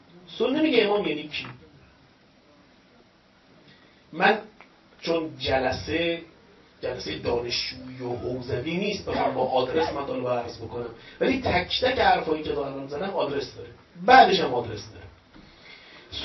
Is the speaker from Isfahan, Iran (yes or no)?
no; Tehran, Tehran Province, Iran; born there; من متولد تهرانم.